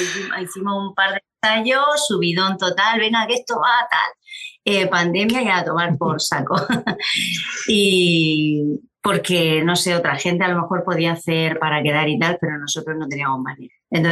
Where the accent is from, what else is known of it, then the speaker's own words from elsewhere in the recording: Cartagena, Region of Murcia, Spain; nosotros somos de Cartagena, que está en la región de Murcia